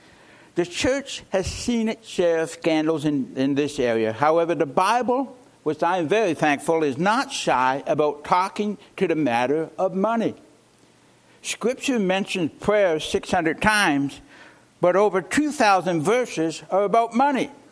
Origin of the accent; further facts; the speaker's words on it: Nova Scotia, Canada; when I was a little boy, when I used to be in my hometown back in Nova Scotia